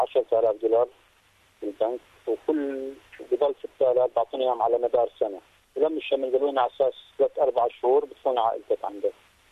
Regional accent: Syria; احنا سوريين

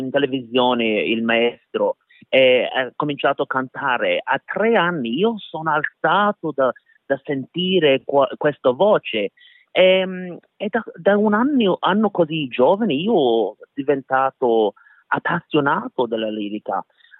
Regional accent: Ingham, Queensland, Australia; siamo da Ingham, un piccolo villaggio, diciamo un'ora a nord di Townsville, praticamente di 90% italiani siciliani che sono venuti per fare la canna da zucchero.

